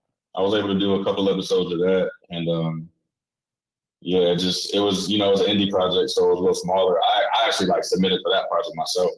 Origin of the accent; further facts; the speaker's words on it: Atlanta, Georgia, United States; But, you know, just growing up in Atlanta, you hear things, you know about Big Meech